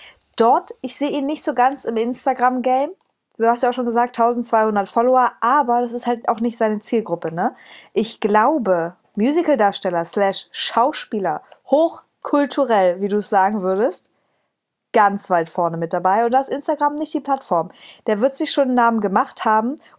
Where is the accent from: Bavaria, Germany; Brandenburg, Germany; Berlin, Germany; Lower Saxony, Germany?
Brandenburg, Germany; Cottbus; Naja, aus Cottbus.